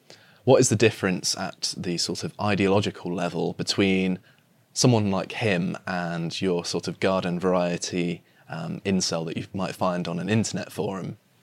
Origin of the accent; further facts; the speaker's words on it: Plymouth, South West England, United Kingdom; So I come from Plymouth in the southwest of England